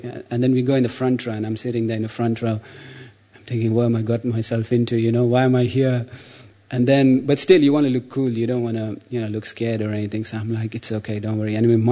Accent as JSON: {"language": "English", "country": "India", "said": "especially Indian people, and I can say this because I'm Indian"}